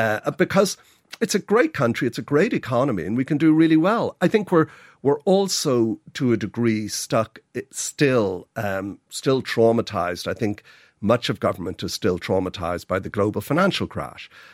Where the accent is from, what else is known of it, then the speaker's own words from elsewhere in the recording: Dundrum, County Dublin, Ireland; You know, I grew up in Dundrum. Dundrum is a really well-connected part of the city.